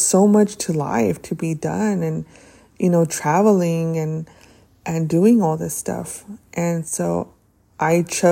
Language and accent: English; Arizona, United States; My home state is Arizona. It will always be my home state, but I absolutely love my new state that I'm